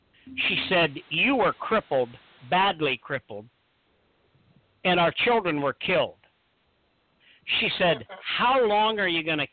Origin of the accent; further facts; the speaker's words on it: Orlando, Florida, United States; also born or lived in Sedona; I'm from the Orlando area, but I lived in Sedona for about 3 years recently.